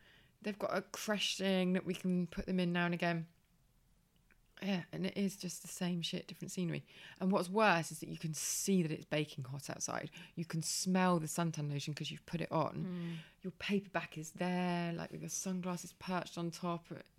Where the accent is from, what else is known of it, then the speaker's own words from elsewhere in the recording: Birmingham, West Midlands, United Kingdom; accent: Birmingham; I lost my Birmingham accent for the first part of the punchline, which sort of ruined it.